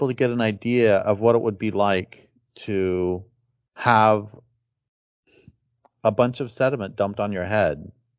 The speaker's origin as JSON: {"language": "English", "region": "Colorado", "country": "United States", "tie": "born or raised there", "said": "I grew up in Colorado and there are, there was, you know, big gold rushes in the 19th century"}